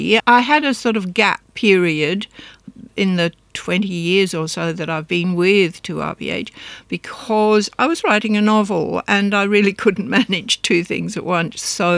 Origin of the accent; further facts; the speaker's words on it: England, United Kingdom; now in Brisbane, Australia; I was very lucky. I grew up in England in the country.